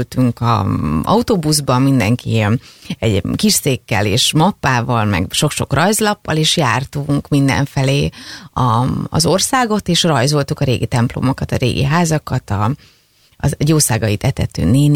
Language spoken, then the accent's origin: Hungarian; Hungary; én is büszke vagyok arra, hogy itt élek, vagy hogy magyar vagyok, és én szerettem a magyar népzenét